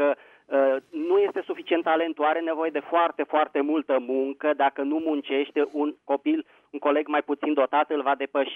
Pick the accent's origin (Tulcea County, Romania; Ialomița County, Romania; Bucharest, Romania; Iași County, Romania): Bucharest, Romania; Bună ziua … din București.